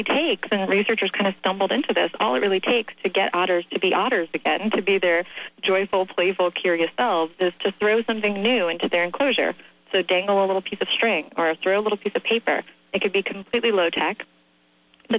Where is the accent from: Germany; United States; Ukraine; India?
Ukraine; when I grew up in Ukraine